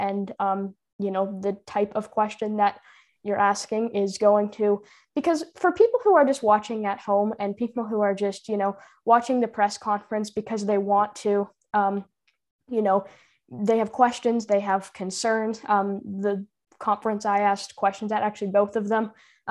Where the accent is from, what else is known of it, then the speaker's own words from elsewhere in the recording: Ontario, Canada; there was multiple people who didn't like the fact that I was from Ontario